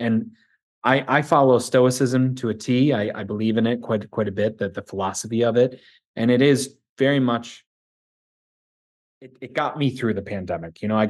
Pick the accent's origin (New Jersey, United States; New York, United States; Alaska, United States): New York, United States; Buffalo; I'm from Buffalo, right? So I'm a Buffalo Bills fan.